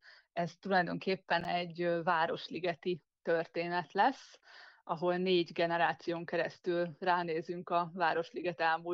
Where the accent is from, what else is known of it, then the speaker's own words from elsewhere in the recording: Szeged, Csongrád-Csanád, Hungary; holott nem itt születtem, én Szegedről származom